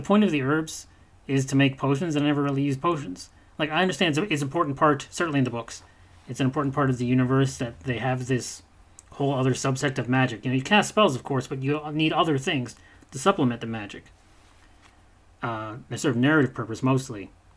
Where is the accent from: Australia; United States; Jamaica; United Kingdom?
United Kingdom; see, now this is the problem of being British.